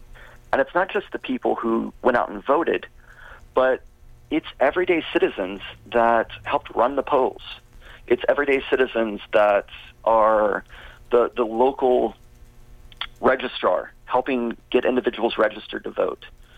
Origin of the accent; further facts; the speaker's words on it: Kentucky, United States; I'm from Kentucky.